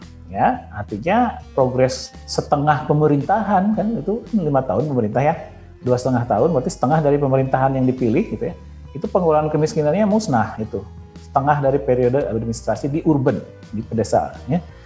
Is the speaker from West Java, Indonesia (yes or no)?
yes; Ciamis, West Java, Indonesia; di kampung saya di Ciamis tuh nggak begitu kerasa ya, lockdown itu.